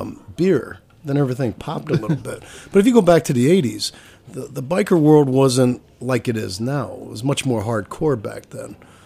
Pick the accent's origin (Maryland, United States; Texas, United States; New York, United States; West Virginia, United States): New York, United States; also born or lived in Syracuse; I'm from New York originally, but my family, when we were 13 years old, moved up to Syracuse. And that's where I kind of landed.